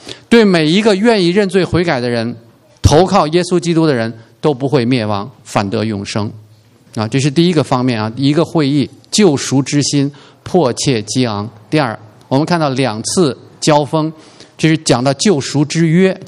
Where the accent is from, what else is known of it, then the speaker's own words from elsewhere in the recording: Beijing, China; 我们小时候在北京也有，这是我找到一张照片